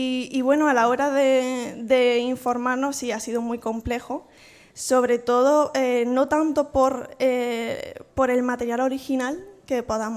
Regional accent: Córdoba, Andalusia, Spain; yo soy de Córdoba

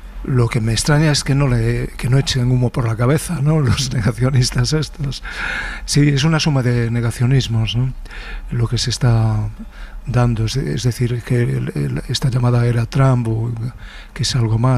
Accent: A Coruña, Galicia, Spain; born there; Nací cerca en Monte Alto, donde está la torre, pero después tuvimos nuestra mutación hacia ese extremo y allí pues sí, tuve una, digamos también una parte de vida de niño campesino, ¿no?

